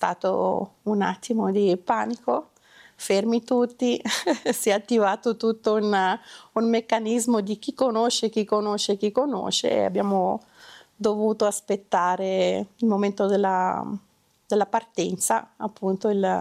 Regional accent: Faido, Ticino, Switzerland; sono di Faido, di mestiere faccio la segretaria, sono una mamma di 3 ragazzi.

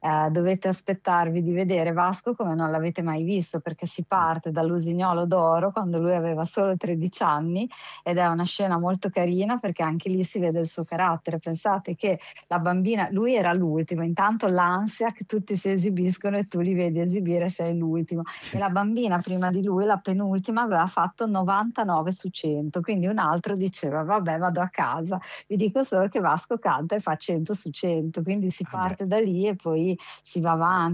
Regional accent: Emilia-Romagna, Italy; io credo che si senta dall'accento, sono emiliana

